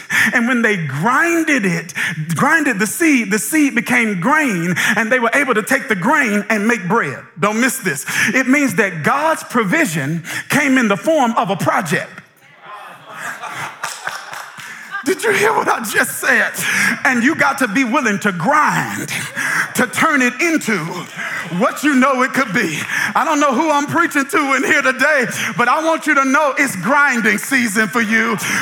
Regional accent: Mississippi, United States; I'm originally from Mississippi

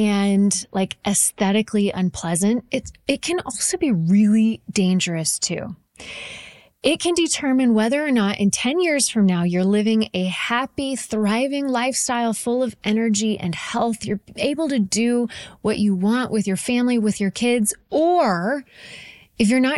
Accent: Idaho, United States; also born or lived in Oregon; We moved from Oregon back to my home state of Idaho, which is a huge move

